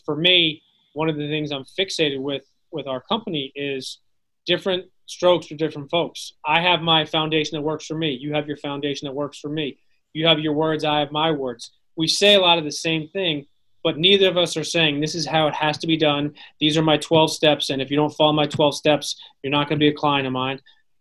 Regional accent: Connecticut, United States; all of a sudden we find out we're both from Connecticut

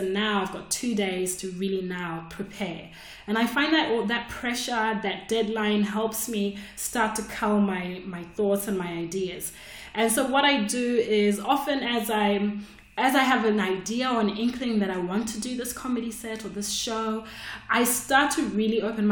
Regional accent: Australia; I just emailed the club, hey, I'm from Australia, can I come and do 5 minutes?

